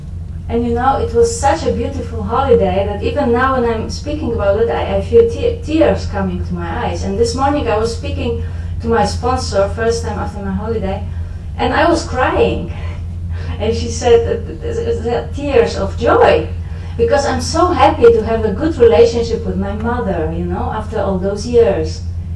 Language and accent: English; Poland; English is a second language; now in Netherlands; I'm Polish, as you may hear. From my accent and from my name, and I live for 16 years in the Netherlands by now, quite a long time.